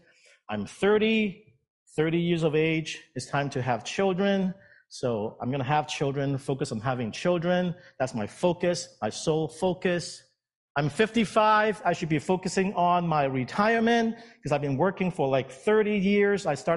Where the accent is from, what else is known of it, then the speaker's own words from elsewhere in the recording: Edmonton, Alberta, Canada; also born or lived in Regina, Saskatchewan; I mean, I came from Alberta, Edmonton. I spent another 10 years living in Regina, Saskatchewan prior to that. So my whole life has been around snow.